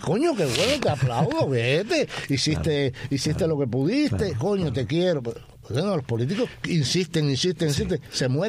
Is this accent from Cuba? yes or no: yes; Cuba; yo soy cubano, yo soy de la tierra de Lecuona.